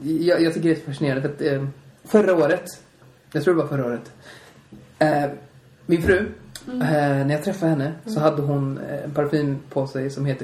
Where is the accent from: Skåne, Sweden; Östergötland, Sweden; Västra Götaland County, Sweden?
Västra Götaland County, Sweden; Bollebygd; Där vi är uppväxt i Bollebygd.